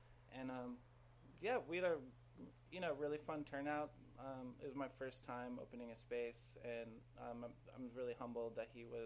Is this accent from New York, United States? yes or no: yes; Durham, New York, United States; also born or lived in Hudson, United States; So I was born in Hudson, New York in 1993, and I grew up not too far from the station out in Durham on a real country road with like no sidewalks.